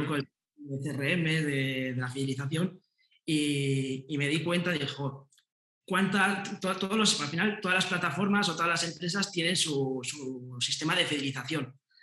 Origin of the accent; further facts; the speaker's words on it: Pamplona, Navarre, Spain; yo soy de Pamplona y yo estudié marketing aquí en una escuela de negocios